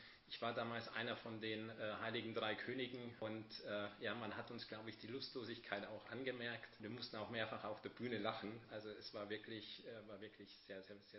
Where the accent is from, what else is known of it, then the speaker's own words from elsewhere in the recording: Miltach, Bavaria, Germany; Das erste Mal auch weg zu sein aus meinem Heimatort, also aus Miltach.